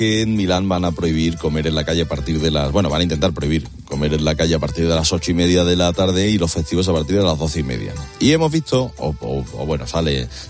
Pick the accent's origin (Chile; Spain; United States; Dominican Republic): Spain; Estella, Navarre; A mí el de mantecao que sirven en mi pueblo, en Estella, en Navarra, Es espectacular.